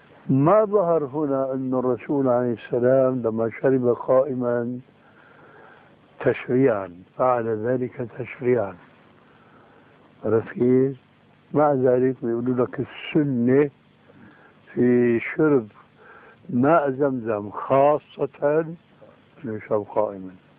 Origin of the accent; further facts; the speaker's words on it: Syria; بسموه عندنا بالشام برزان